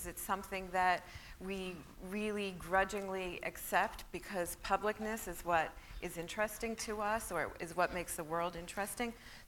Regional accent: Long Island, New York, United States; I grew up on Long Island where you spend a lot of time in traffic jams

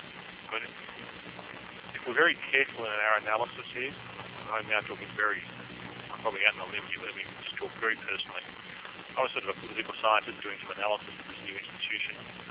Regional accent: Australia; That answer is from me as an Australian government official

